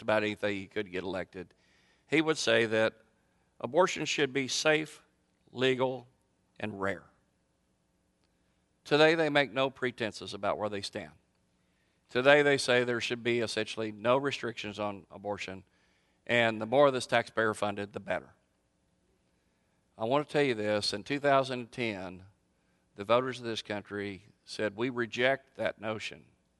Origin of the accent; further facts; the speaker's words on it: Bryan, Texas, United States; in my hometown of Bryan, Texas.